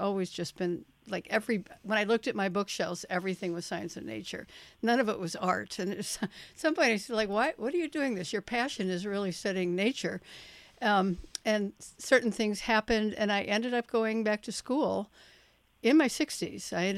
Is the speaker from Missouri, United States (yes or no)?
yes; St. Louis, Missouri, United States; I grew up in St. Louis, and I was actually an art major at Webster College and got a master's in teaching art. And I taught art for 20 years back in Missouri.